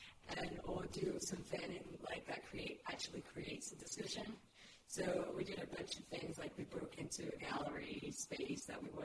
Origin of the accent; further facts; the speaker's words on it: Sheffield, Yorkshire and the Humber, United Kingdom; it doesn't matter if I'm from Sheffield